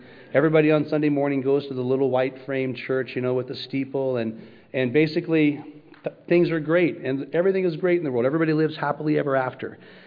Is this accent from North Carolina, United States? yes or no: no; La Villa, Iowa, United States; I grew up in La Villa, Iowa, this safe little town where nobody locked their doors.